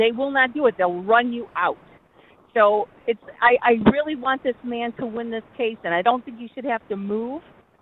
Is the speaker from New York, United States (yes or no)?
no; Detroit, Michigan, United States; I grew up in Detroit, 54 years. We have a very high Muslim population.